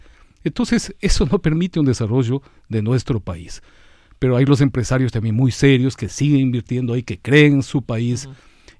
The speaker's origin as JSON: {"language": "Spanish", "country": "Ecuador", "said": "Somos orgullosamente latinoamericanos, orgullosamente ecuatorianos. Invitarles a que visiten nuestro país, Ecuador."}